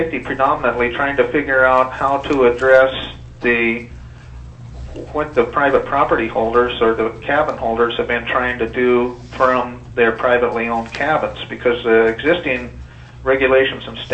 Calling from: Lower Tontina, Alaska, United States; Executive Director of the Alaska Professional Hunters Association. I'm testifying from Lower Tontina, Alaska today.

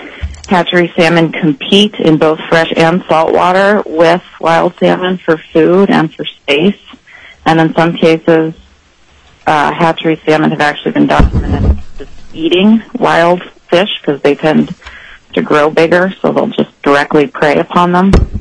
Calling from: Seattle, Washington, United States; As I said, I'm calling from Seattle, Washington, where I'm currently working on my PhD

